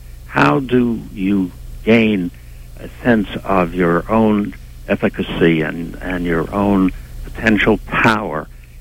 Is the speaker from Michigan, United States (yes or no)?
no; New York City, New York, United States; I grew up in New York City, but in my part of Manhattan and Washington Heights, it was entirely white